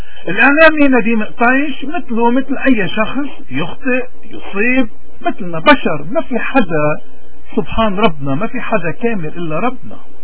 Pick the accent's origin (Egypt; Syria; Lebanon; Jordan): Lebanon; بيحكي فيها اللي نحن يشبهونا كلبنانيين